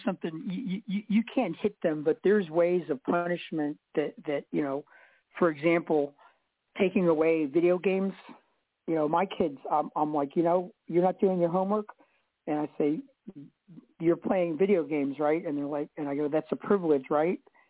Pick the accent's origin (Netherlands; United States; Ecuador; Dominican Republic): Ecuador; Because we're from Ecuador.